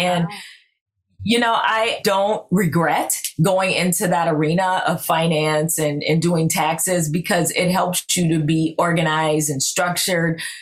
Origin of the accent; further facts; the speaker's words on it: Florida, United States; I'm born and raised in Florida